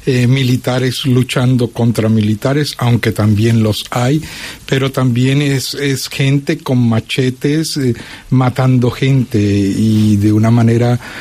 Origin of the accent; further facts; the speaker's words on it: Venezuela; now in Uganda; Soy venezolano, sí.